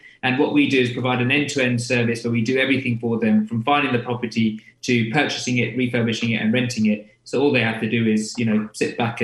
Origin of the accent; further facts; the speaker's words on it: London, United Kingdom; you can tell from my accent that I'm not from the North. I'm from London myself.